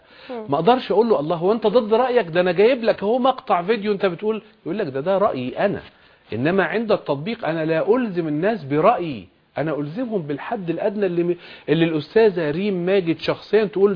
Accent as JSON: {"language": "Arabic", "country": "Egypt", "said": "انا زي حضرتك بالضبط، ما انا الا مصري وما انت الا مصرية"}